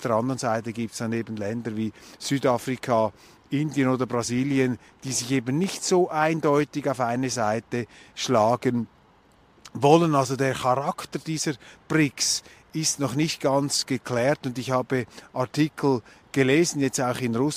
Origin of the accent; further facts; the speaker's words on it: Switzerland; als Schweizer beobachten wir, die Welt verändert sich, die herkömmlichen Blöcke sind nicht mehr so dominant.